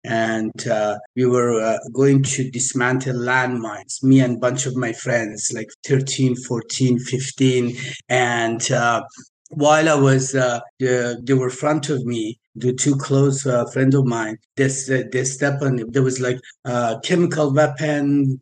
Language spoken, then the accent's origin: English; Iran; English is a second language; originally I'm from Iran, and you know, I grew up in a family of loving family.